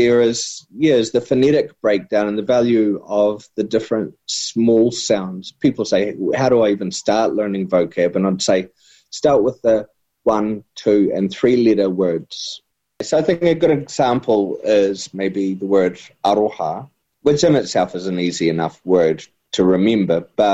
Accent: New Zealand; why not embrace te reo Māori and declare that I am from Aotearoa, I love my country, I love my people

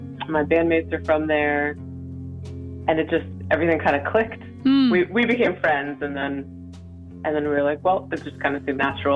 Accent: Washington, District of Columbia, United States; I grew up around Washington, D.C., which is a very crowded place.

